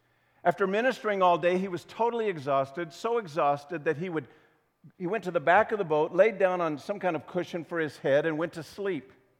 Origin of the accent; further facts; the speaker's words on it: Midwest, United States; because that's what we think in terms of when we're from the Midwest and never see the sea.